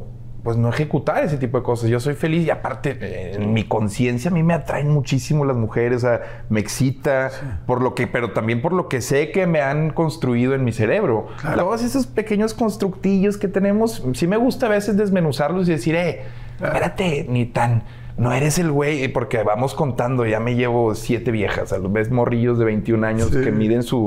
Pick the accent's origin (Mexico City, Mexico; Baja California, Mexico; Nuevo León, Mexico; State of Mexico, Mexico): Nuevo León, Mexico; Monterrey; Soy de Monterrey, no.